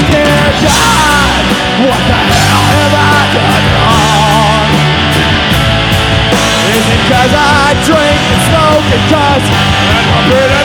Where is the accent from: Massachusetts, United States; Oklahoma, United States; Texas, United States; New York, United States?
Oklahoma, United States; Tulsa; I'm from Tulsa, Oklahoma.